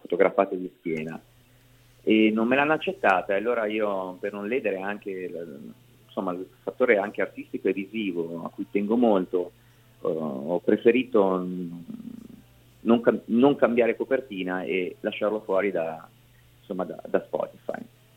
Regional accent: Salice Terme, Lombardy, Italy; dalle mie parti, il 24 aprile all'Irish Club di Salice Terme in provincia di Pavia

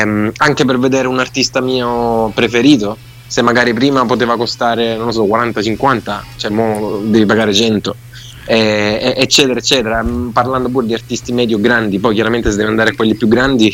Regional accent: Apulia, Italy; siamo due italiani, io ed Erika, io sono del Salento

